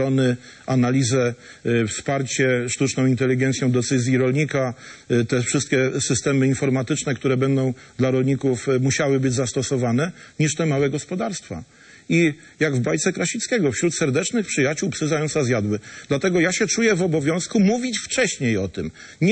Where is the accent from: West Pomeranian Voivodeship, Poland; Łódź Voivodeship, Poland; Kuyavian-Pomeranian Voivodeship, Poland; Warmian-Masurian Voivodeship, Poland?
Kuyavian-Pomeranian Voivodeship, Poland; moim kolegom rolnikom, czy z ziemi dobrzyńskiej, z której pochodzę, czy z Polski